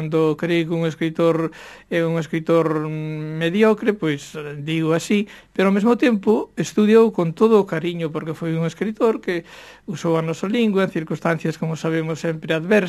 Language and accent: Galician; Galicia, Spain; unha revalorización da nosa identidade como galegos, como posuidores dunha lingua propia